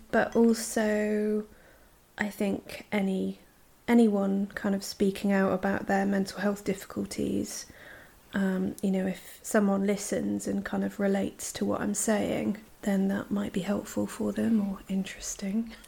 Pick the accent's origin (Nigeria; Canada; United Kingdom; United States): United Kingdom; Wales; now in Bristol, United Kingdom; I'm in my mid-30s. I'm a counsellor from North Wales, but I've been living in Bristol for about 12 years.